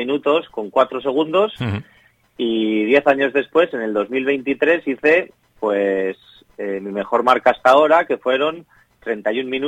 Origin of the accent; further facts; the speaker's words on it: Laredo, Cantabria, Spain; es una carrera de pueblo, de mi pueblo, pero claro, subes con gente que está ahora mismo, o sea, que está en la élite, digamos, que es de las mejores del mundo, se han batido récords en Laredo